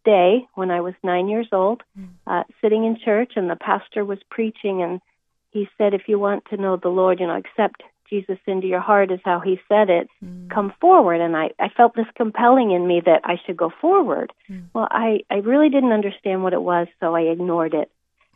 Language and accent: English; Granite City, Illinois, United States; I grew up in a small town in Illinois. John and I met, we grew up in the same town